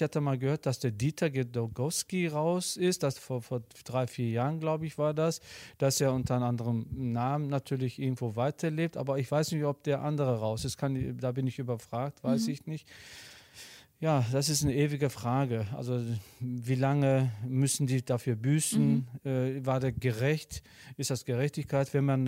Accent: Gladbeck, North Rhine-Westphalia, Germany; now in Gelsenkirchen, Germany; Wenn wir irgendwo Leute kennengelernt haben oder Türkei oder wo auch immer, wo kommst du her? Komm ich Gladbeck?

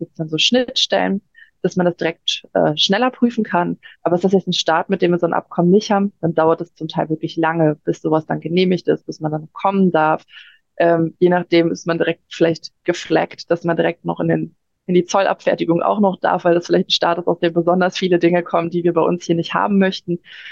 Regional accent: North Rhine-Westphalia, Germany; ich komme aus der Nähe von Düsseldorf, da ist die Niederlande immer schön um die Ecke.

